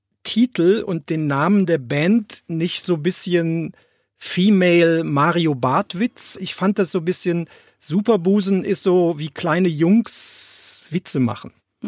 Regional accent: Rhineland, Germany; als Rheinländer setzt man sich über sich selbst hinweg.

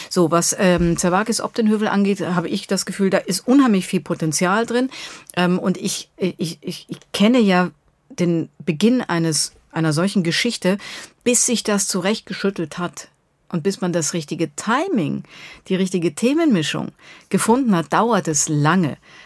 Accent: Bavaria, Germany; Ich komme aus Bayern.

